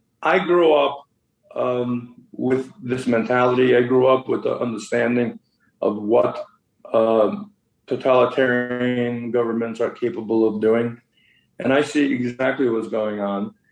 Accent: Kyiv, Ukraine; So I'm from Ukraine, Kyiv.

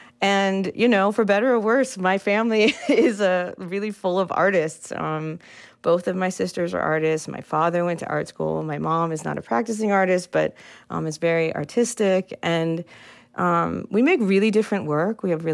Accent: Los Angeles, California, United States; Yeah, so I grew up in Los Angeles. I have lived away from it, but it's always been home.

